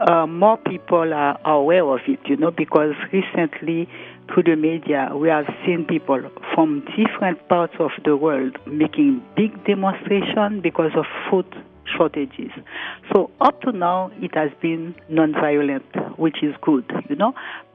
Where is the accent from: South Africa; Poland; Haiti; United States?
Haiti; So you can just imagine how it is, you know, for poor countries like mine, because I'm from Haiti, you know.